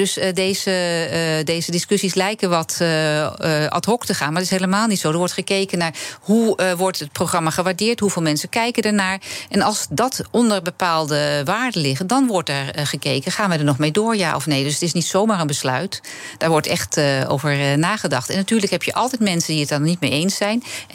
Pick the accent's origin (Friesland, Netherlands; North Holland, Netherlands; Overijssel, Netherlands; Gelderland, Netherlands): North Holland, Netherlands; Amsterdam; Ik ben Amsterdammer.